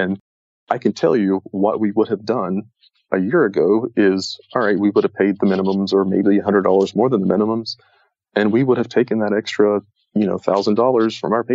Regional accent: the South, United States; I grew up in the South. And, you know, you want to move to the big city

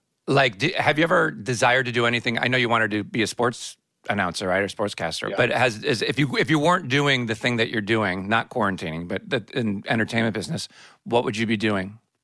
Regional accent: Chicago, Illinois, United States; Yeah, I grew up in Chicago, so he was a part of our lives.

